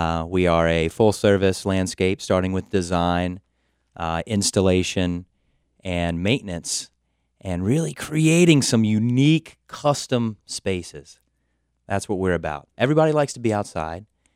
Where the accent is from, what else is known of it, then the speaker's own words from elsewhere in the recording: Richmond, Virginia, United States; Growing up in Richmond, Virginia, started just working outside in the summer.